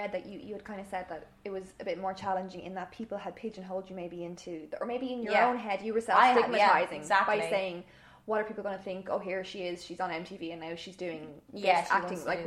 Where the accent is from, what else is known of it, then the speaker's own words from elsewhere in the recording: Ireland; I don't know if it's like being female or being Irish, where it's like, oh, I just wrote this little book